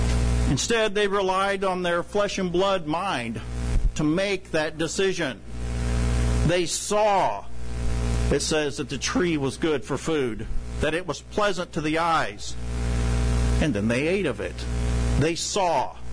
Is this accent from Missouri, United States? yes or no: yes; Missouri, United States; And we came from Missouri. Missouri is the show me state.